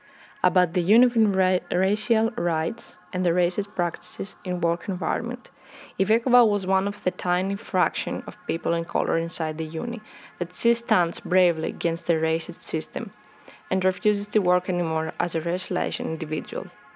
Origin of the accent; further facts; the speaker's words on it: Athens, Attica, Greece; I was born and raised in Athens, close to the Acropolis.